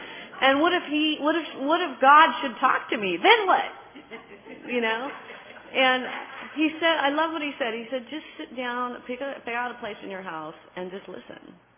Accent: San Jose, California, United States; I am from San Jose, California. Just hop and a jump over.

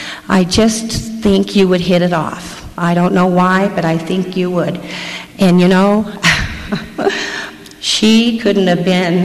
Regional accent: Missouri, United States; born there; I was born in Missouri and have a lot of family that's still back there, and those are my roots.

